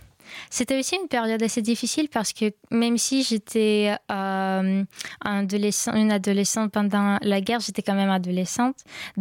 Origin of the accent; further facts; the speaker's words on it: Kharkiv, Kharkiv Oblast, Ukraine; French is a second language; moved away as an adult; Alors, je viens de Kharkiv, donc c'est vraiment très à l'est. C'est de 30 km de la frontière avec la Russie